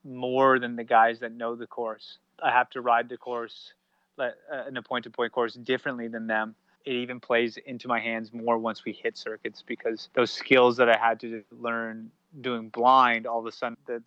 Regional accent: Canada; because I'm not from Europe. I'm from Canada. I don't know the roads as well as a lot of guys who have raced in Europe since they were kids.

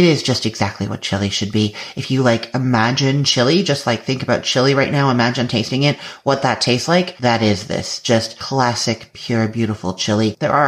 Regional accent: Canada; we used to have it when I was growing up in Canada.

